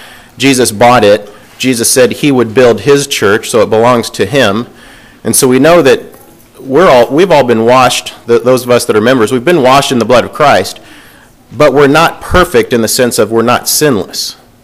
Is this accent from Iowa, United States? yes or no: yes; Iowa, United States; now in Kansas City, United States; So we're all transplants from Iowa through various means, and so glad to be here with you.